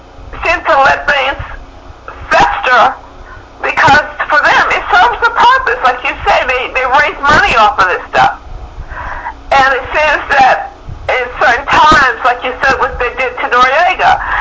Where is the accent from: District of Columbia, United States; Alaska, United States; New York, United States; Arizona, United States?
District of Columbia, United States; Washington; So that was very much a big issue during my time growing up in Washington.